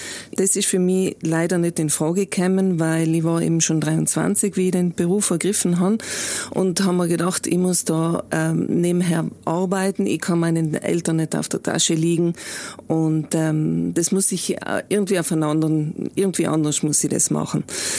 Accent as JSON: {"language": "German", "town": "Bolzano", "region": "Trentino-Alto Adige", "country": "Italy", "tie": "born or raised there", "said": "Also ich bin in Bozen aufgewachsen"}